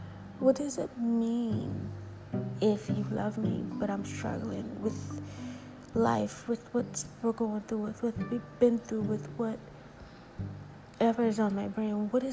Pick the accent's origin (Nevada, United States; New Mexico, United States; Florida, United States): Florida, United States; born there; I was born in Florida, which meant that I could live in America. I came from an island, a dot on a map